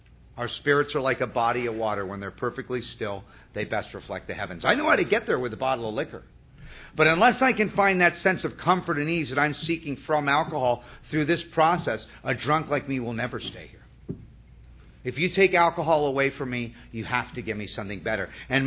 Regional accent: Malibu, California, United States; also born or lived in Chicago; You know, I grew up in Malibu. After I moved from Chicago, I'm in Malibu.

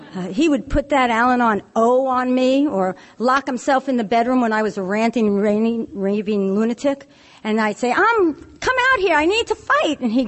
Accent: New York City, New York, United States; Okay, so, born and raised in New York City. And I say that in Brooklyn because you learn everything in the streets. You know, I came from a good home, you know, nice parents.

